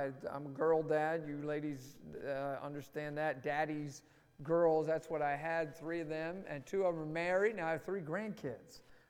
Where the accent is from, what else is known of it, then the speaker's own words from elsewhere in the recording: New Jersey, United States; And I am from New Jersey.